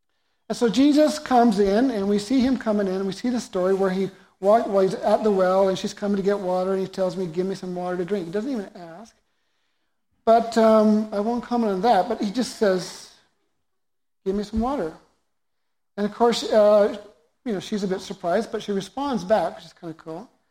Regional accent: British Columbia, Canada; We do in the west side of Vancouver. We do as British Columbians or as, you know, Canadians or whatever it is that we are, Westerners or non-Westerners.

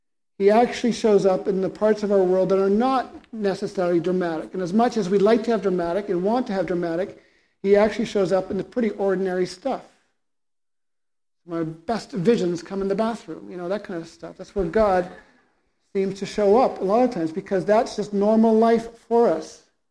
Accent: British Columbia, Canada; We do in the west side of Vancouver. We do as British Columbians or as, you know, Canadians or whatever it is that we are, Westerners or non-Westerners.

